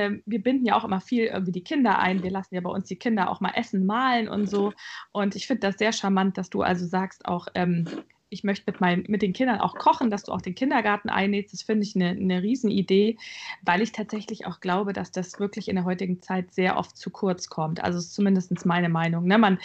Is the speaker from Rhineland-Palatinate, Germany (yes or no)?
no; Bavaria, Germany; wir sind ja beide in Bayern groß geworden und für mich gehört es zu meiner Kindheit dazu